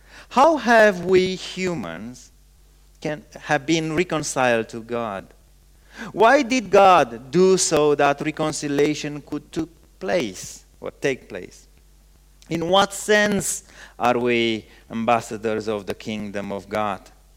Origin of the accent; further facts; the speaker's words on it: Romania; English is a second language; moved away as an adult; I said, I'm from Romania.